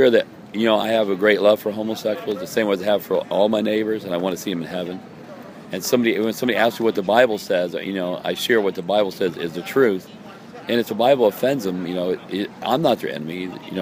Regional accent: Virginia, United States; I'm from Virginia.

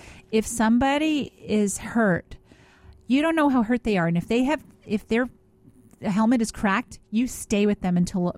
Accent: Queens, New York, United States; I'm from Queens.

